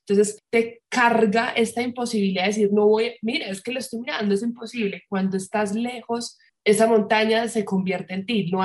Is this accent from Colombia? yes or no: yes; Medellín, Antioquia, Colombia; yo soy de Medellín y pienso a veces en mi casa, que era una casa de campo